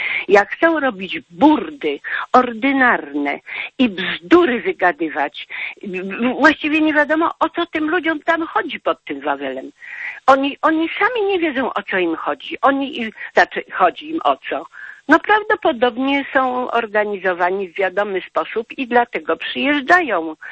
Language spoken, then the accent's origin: Polish; Kraków, Lesser Poland, Poland; ja jestem rodowitą krakowianką, u nas nigdy nie było takiego chamstwa.